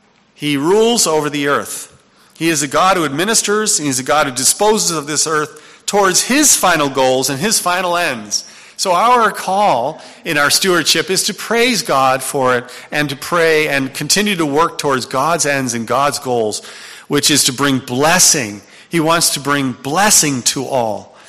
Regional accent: Netherlands; You know, I know in the Netherlands, if I go visit my home country, we eat raw herring.

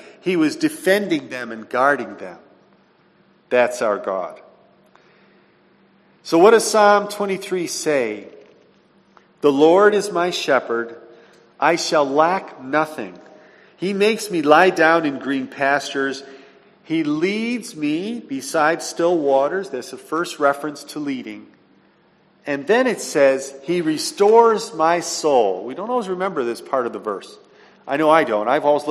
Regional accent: Guam; We love going, traveling around and saying we're from Guam.

